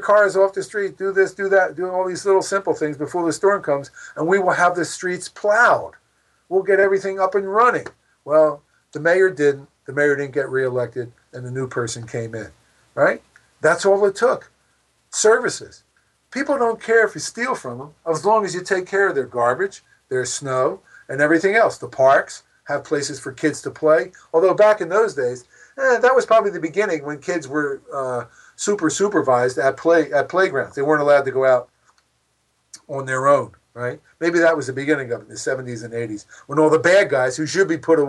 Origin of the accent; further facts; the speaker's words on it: Philadelphia, Pennsylvania, United States; it's an insult to my hometown where you can get tremendous soft pretzels and cheesesteaks